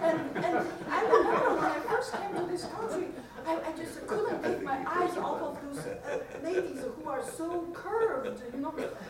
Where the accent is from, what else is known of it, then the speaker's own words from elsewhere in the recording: New York City, New York, United States; now in Marin, United States; I'm from New York City, before I moved to Marin.